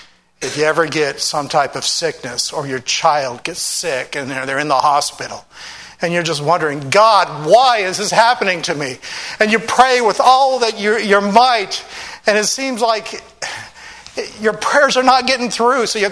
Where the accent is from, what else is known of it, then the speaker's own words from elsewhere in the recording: United States; a Russian military camp, and I'm American.